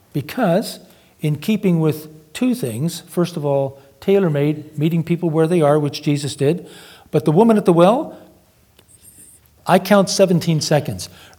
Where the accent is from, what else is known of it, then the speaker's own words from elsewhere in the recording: Canada; now in Limerick, Ireland; I'm a Christian from Canada, now living in Limerick.